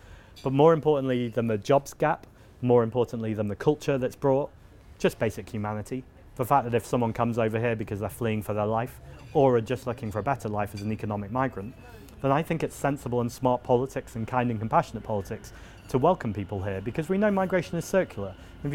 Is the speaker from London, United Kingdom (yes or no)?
no; Manchester, North West England, United Kingdom; growing up in Manchester, I went to a Jewish school. I grew up in a Zionist household.